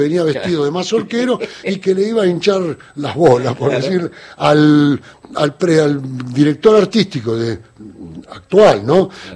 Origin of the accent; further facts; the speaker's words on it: Argentina; also born or lived in Italy; Aunque yo soy argentino y mi hermana vino muy chica. O sea, somos más argentinos que italianos.